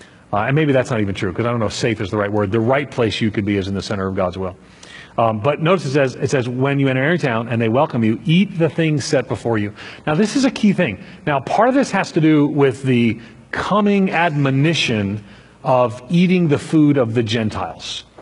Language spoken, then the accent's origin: English; New York, United States; now in Hendersonville, United States; I grew up in the city. I grew up on Long Island in a very poor community and welfare. I grew up on public assistance.